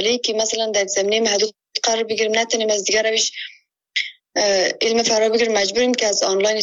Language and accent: Persian; Afghanistan; now in Kabul, Afghanistan; از ولایت کنی هستم، ولایت ما اینترنت در منطقه که ما زندگی میکنیم کار نمیتن. در مو خاطر من در کابل هستم